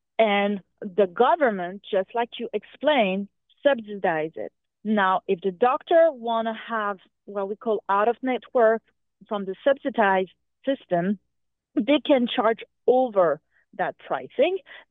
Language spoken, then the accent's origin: English; France; I'm originally from France